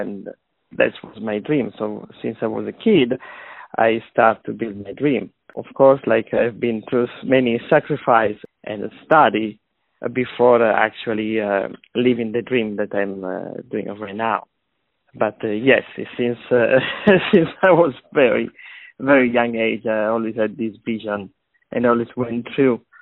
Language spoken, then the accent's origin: English; Sardinia, Italy; I grew up in Sardinia, which is a beautiful island below Corsica. I stayed there for about 21 years old.